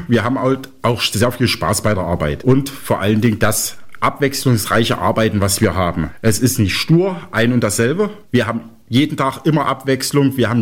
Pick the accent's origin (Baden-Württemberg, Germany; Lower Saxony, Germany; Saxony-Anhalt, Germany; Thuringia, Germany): Saxony-Anhalt, Germany; Halle; born there; now in Stadtsteinach, Germany; bin 39 Jahre alt, komme aus Stadt Steinach, aber nicht gebürtig. Gebürtig bin ich aus Halle-Saale